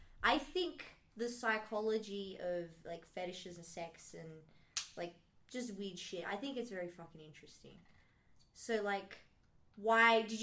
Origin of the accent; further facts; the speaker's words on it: Penrith, New South Wales, Australia; now in Broadmeadows, Australia; I'm from Western Sydney. I'm from Penrith.